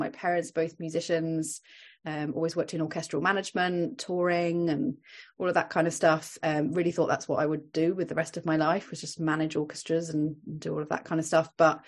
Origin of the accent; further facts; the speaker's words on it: United Kingdom; moved away as an adult; now in Dublin, Ireland; so gave up trying to get him to come to the UK and came to live here, and very, very happy and have no intention of going back to the UK anymore.